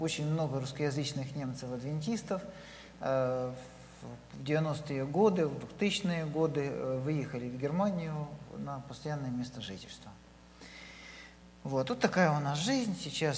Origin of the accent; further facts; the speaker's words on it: Ukraine; moved away as an adult; also born or lived in Siberia; вот я вырос, родился в Украине. И первые 20 лет я прожил в Украине. Потом мы уехали в Сибирь. Потом я жил в Сибири.